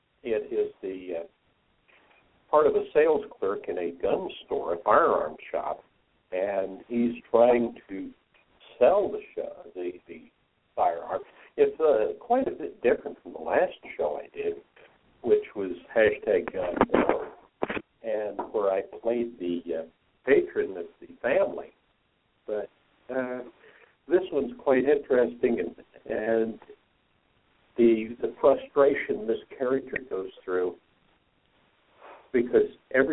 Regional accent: Kansas, United States; I'm from Kansas, yeah. I'm out here, and Dorothy was my next-door neighbor for a while, too, so, yeah.

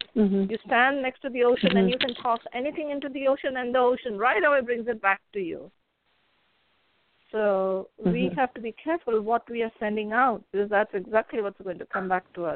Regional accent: India; I come from India.

